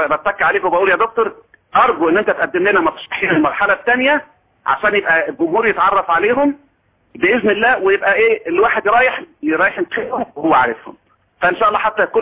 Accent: Egypt

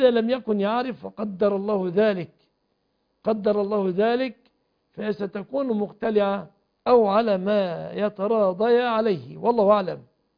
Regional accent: Egypt; بلادنا مصر

